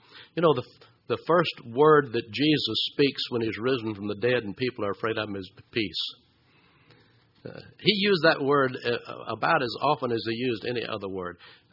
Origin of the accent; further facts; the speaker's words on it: Atlanta, Georgia, United States; I always remember the couple that lived next door to us when I was growing up in Atlanta, Steve and Lucy.